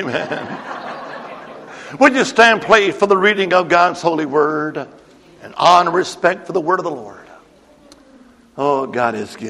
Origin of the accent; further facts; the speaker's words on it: Alabama, United States; Well, I was raised up in the Holy Land, Alabama. We just call that a pea patch.